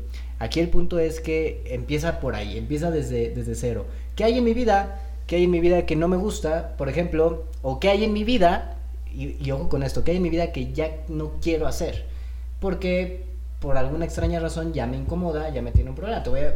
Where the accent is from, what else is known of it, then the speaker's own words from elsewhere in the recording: Mexico; como mexicanos sí nos tenemos una programación un poquito orientada a no crecer